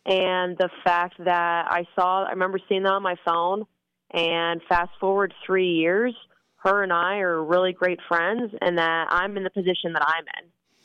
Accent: Florida, United States; I'm originally from Florida, so I'm used to the rain, but I'm not used to 40 degrees.

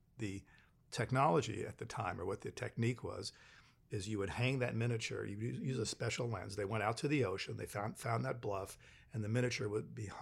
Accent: Italy; I grew up in Italy.

